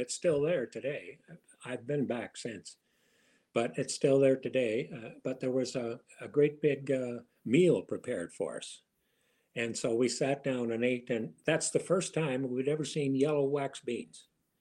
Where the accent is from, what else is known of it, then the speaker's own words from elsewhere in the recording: Ontario, Canada; English is a second language; As for English, we learned English when we went to school in a small community in Ontario. And of course, the other kids made fun of us because that's what they do.